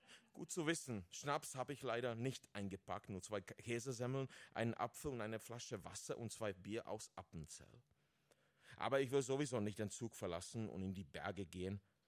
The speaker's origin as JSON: {"language": "German", "country": "Czechia", "second_language": "German", "said": "Ja, ich komme aus Tschechien, wohne mittlerweile aber irgendwo zwischen Böhmen und Berlin."}